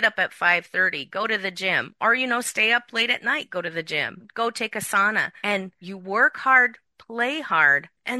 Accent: California, United States; Coming from Silicon Valley, growing up in Silicon Valley, and now working with tech

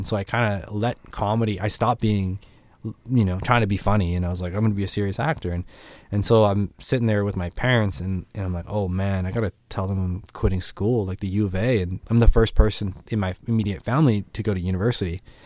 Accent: Calgary, Alberta, Canada; also born or lived in Brandon / Edmonton; now in Winnipeg, Canada; No, I'm actually from Brandon. I was born in Brandon, raised in Calgary, and then for a little while I lived in Edmonton. And then since then, I've been kind of bouncing around quite a bit until I found Winnipeg.

